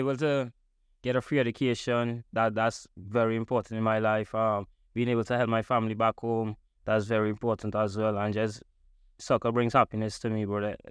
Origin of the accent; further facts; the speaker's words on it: Trinidad & Tobago; growing up in Trinidad and Tobago is kind of tough, bro. Like, you don't have much opportunities and stuff back home, but I was blessed to have the family that I got. Growing up in Saganga, Simeon, very family, got a lot of family around you.